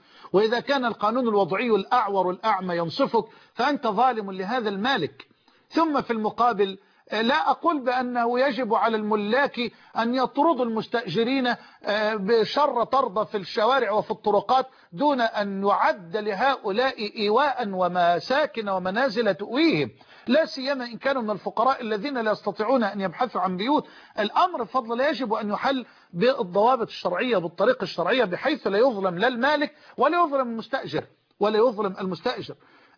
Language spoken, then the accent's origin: Arabic; Egypt; لأن بعض إخواننا في الخارج قد لا يفهمون هذه الكلمة، الشق يعني المكان الذي يعيش فيه الإنسان، ثم عندنا في مصر شق.